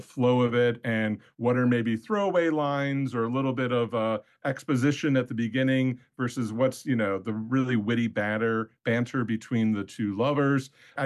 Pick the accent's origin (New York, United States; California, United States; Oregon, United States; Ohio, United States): Ohio, United States; Cleveland; I grew up in Cleveland, Ohio.